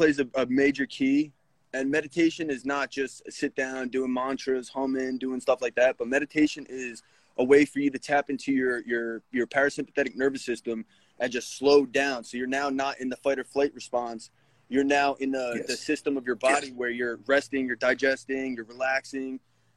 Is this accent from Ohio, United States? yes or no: no; New Jersey, United States; I'm from Jersey.